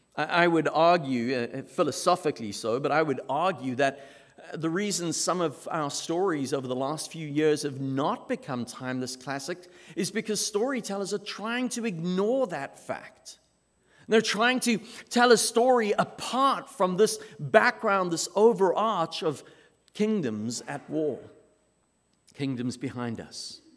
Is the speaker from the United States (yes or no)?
no; South Africa; I grew up in South Africa. I was born and raised in South Africa. I grew up during the apartheid era, the separation acts. I went to an all-boys, whites-only school.